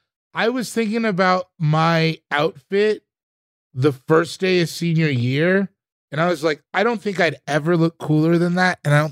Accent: Sierra Leone; bro, I'm from Sierra Leone.

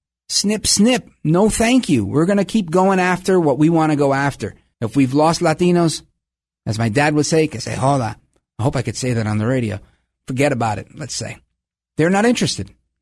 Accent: New York, United States; born there; I didn't just get here. I was born in New York. There's so many like me.

